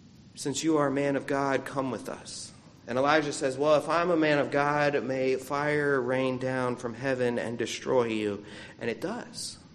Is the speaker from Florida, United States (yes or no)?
yes; Florida, United States; I grew up with armadillos in Florida